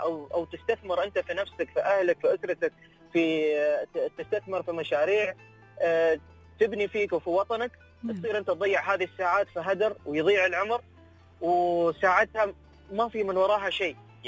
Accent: United Arab Emirates; اذا انا كفرد اماراتي في عمر الشباب

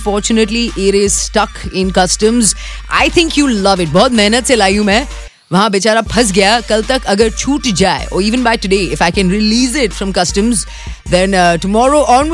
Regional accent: Bangalore, Karnataka, India; Whether it was glugging down Cambodian beer, we're from Bangalore, we love our brew, or getting stung by a jellyfish.

